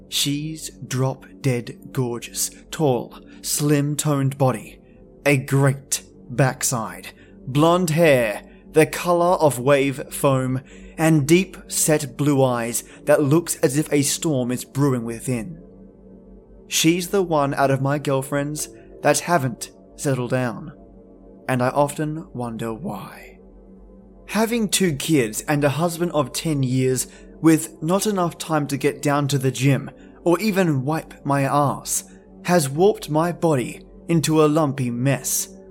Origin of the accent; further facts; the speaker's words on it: Australia; Oh, and also two honourable mentions from my home country, Australia, Northcote, Australia, and Brisbane, Australia.